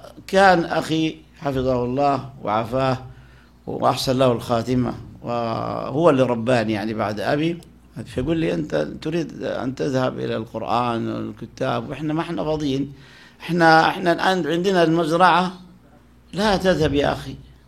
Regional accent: Sohag Governorate, Egypt; البلد هذه يمكن الإخوة يعرفون طبعا، خاصة عندنا من الجنوب، جنوب الصعيد يعرفونه، هذه مركز البرية، أنا محافظة سوهاج.

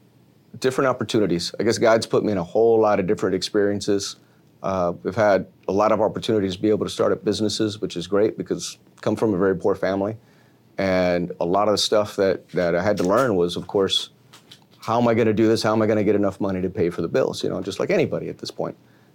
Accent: San Juan, Texas, United States; I grew up in San Juan, not San Juan, Puerto Rico, where I was supposed to be, but ended up in San Juan, Texas.

